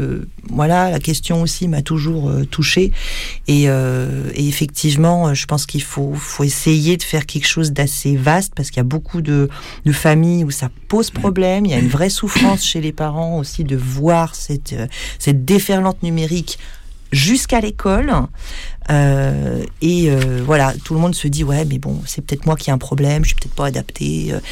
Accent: Grand Est, France; Alors, moi, je viens d'Alsace.

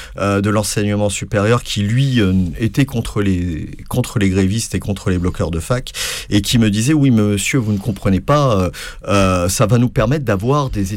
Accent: Toulon, Provence-Alpes-Côte d'Azur, France; j'ai grandi à Toulon. À Toulon, il n'y a pas de fac de philo.

